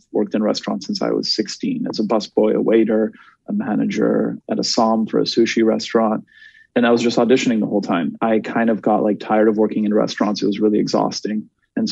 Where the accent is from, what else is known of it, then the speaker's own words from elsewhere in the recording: Montreal, Quebec, Canada; I was raised in Montreal for most of my life